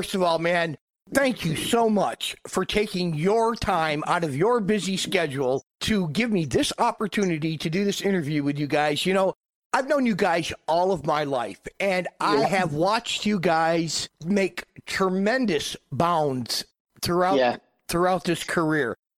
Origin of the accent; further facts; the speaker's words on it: Syracuse, New York, United States; It's that we're all from Syracuse, New York.